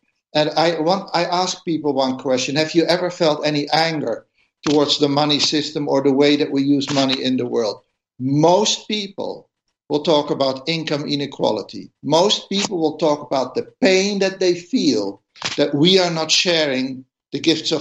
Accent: Netherlands; English is a second language; I come from the Netherlands

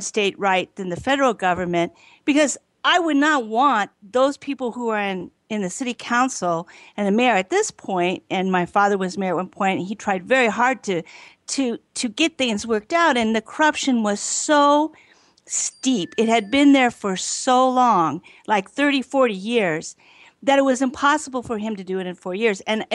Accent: Douglas, Arizona, United States; also born or lived in New York City, United States; I came back from New York City and moved back to my small town of Douglas on the Mexican border.

